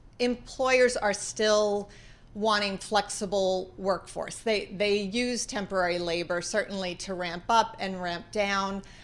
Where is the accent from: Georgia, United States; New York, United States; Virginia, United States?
New York, United States; I do live in Florida, but I am a New Yorker at heart.